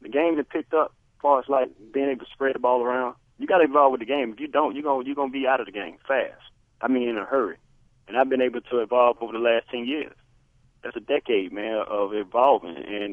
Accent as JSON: {"language": "English", "region": "Alabama", "country": "United States", "tie": "born or raised there", "also_born_or_lived": "Arizona / Miami", "said": "I grew up in the South. I was born in Alabama. I went to Auburn University. I went to Arizona for 6 years, left, went down to Miami for three, went back to Arizona, and now I'm up north."}